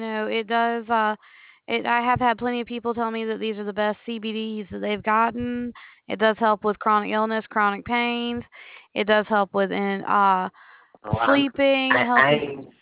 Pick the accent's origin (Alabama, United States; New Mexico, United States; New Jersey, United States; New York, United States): Alabama, United States; I'm from Alabama. We all sound the same here.